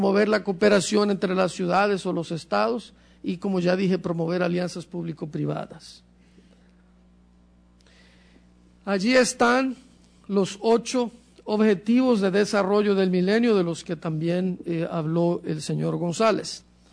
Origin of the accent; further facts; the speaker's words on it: Ecuador; Yo vengo de Ecuador, soy ecuatoriano